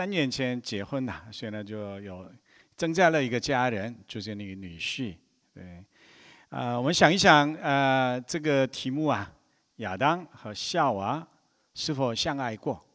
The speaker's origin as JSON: {"language": "Chinese", "country": "Taiwan", "said": "对。那么我来自台湾的韩国人，好特别吧？"}